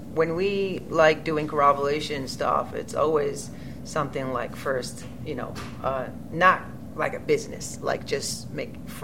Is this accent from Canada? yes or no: no; Japan; English is a second language; we're not growing up in the United States or somewhere, like, you know, we're totally like came from Japan.